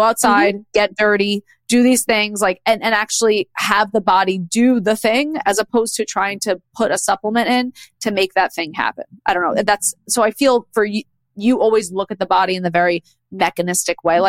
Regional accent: New York City, New York, United States; I grew up in the New York City public school system.

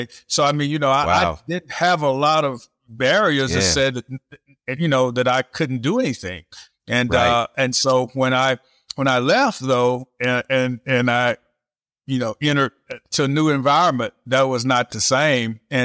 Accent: Arkadelphia, Arkansas, United States; Yes, I grew up in Southwest Arkansas and Arkadelphia, Arkansas.

